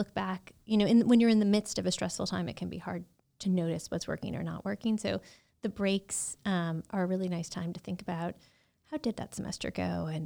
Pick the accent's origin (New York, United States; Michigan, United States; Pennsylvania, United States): Michigan, United States; now in Tennessee, United States; Well, so first of all, I have to tell you, I'm from Michigan originally.